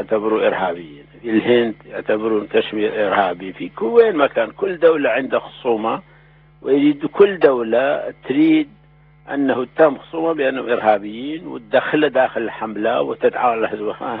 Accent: Iraq; واللي يؤسف له أنا كعراقي طبعا أنه الحكم العراقي يعني النظام العراقي وصل بلدنا إلى وضع

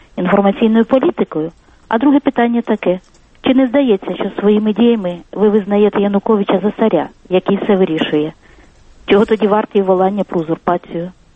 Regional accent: Kyiv, Ukraine; я з Києва.

